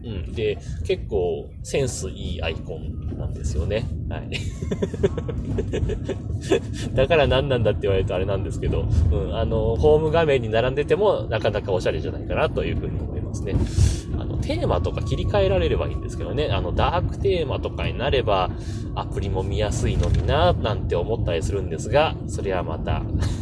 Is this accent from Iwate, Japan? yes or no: yes; Kamaishi, Iwate, Japan; born there; その2011年にね、自分、釜石ってとこで生まれたんですけど